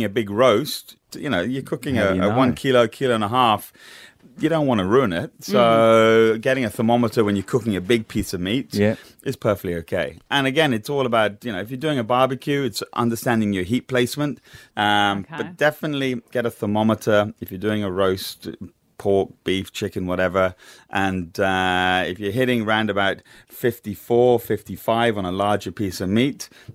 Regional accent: England, United Kingdom; Maybe it's because we're English, but also just because it's chucked in the oven, on you go, and that's your main course done.

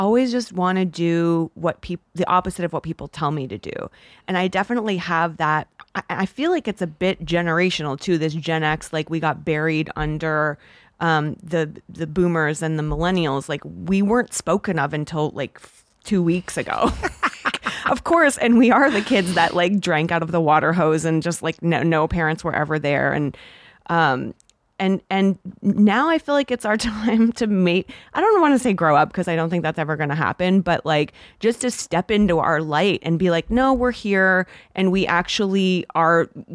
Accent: Canada; now in United States; being Canadian, I didn't grow up here, so I have a very different perspective on it

